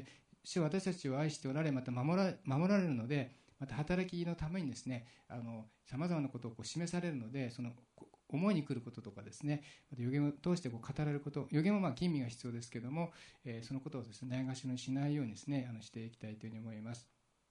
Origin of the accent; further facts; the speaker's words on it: Nagano, Japan; 私も雪道はですね長野出身なんですけど